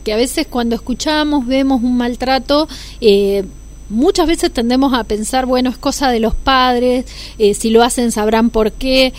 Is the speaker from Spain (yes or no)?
no; Argentina; decimos la Y porque somos argentinos